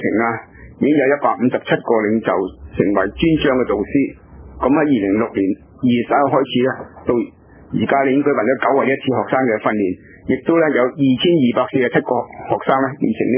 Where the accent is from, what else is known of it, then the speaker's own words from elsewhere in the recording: Hong Kong; 我哋自己香港人多数都企翻度等到个灯好啱我哋先过嘅